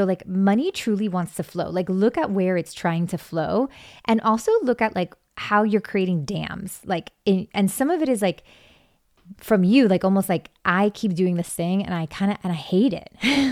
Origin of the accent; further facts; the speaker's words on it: Miami, Florida, United States; accent: Miami; now in Los Angeles, United States; I remember changing my sound when I moved from Miami to LA. I had such a Miami accent. People say that I still have it, but I feel like, you know, I've changed it ever since.